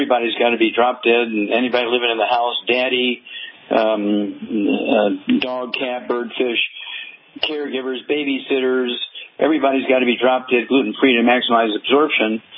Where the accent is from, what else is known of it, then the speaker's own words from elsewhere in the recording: Missouri, United States; Let's go to the Midwest. Let's go to Missouri, my home state, Missouri.